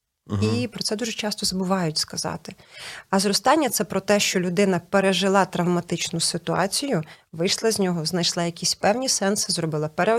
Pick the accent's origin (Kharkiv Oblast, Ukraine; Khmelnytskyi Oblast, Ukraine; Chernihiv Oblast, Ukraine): Chernihiv Oblast, Ukraine; я сама родом з Чернігівщини, так, от відповідно звідти.